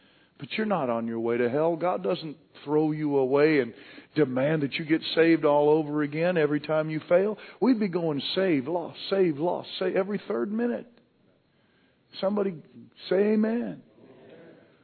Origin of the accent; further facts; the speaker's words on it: Montana, United States; When I was growing up in Montana, we had a speed limit of about 80 miles an hour on our freeways.